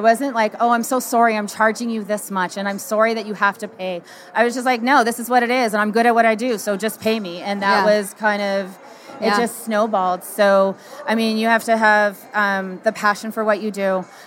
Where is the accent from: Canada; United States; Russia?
Canada; we actually moved from a larger city in Toronto, so I'm from Canada, and we moved to a smaller city